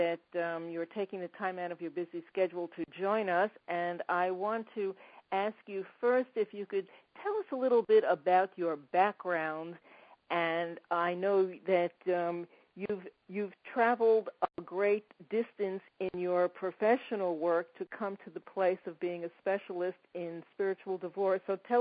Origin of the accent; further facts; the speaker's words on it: United States; So being that I'm from the United States, that's quite a distance away